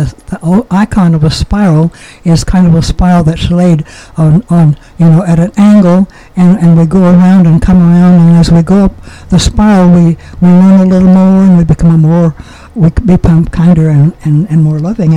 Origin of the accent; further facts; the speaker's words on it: Oklahoma, United States; My oldest son once said to me, "Mom, am I half Okie? You're full-blooded, aren't you?"